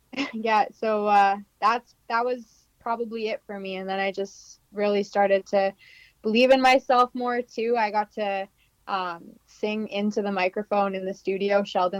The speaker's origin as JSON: {"language": "English", "town": "Edmonton", "region": "Alberta", "country": "Canada", "tie": "born or raised there", "said": "I was born in Alberta in the Edmonton area, and I grew up with season tickets to the Oilers"}